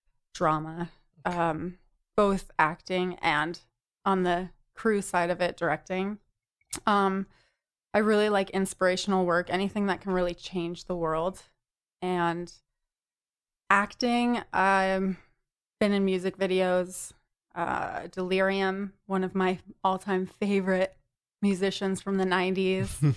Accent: Northeast, United States; also born or lived in Vermont / New Hampshire / Connecticut; now in Los Angeles, United States; Originally from the Northeast.

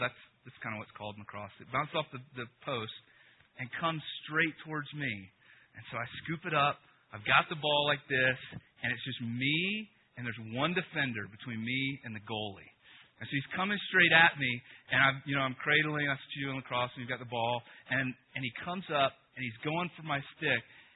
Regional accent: Chapel Hill, North Carolina, United States; I grew up in North Carolina, Chapel Hill, North Carolina, and it was a while ago, but they still had lacrosse.

